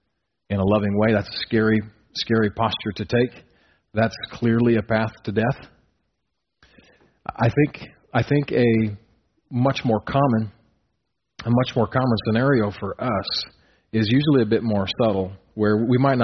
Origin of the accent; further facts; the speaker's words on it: Colorado, United States; now in Nebraska, United States; Which this always bothered me when I first moved to Nebraska, because I'm from Colorado and they have what you have called rocks in the dirt.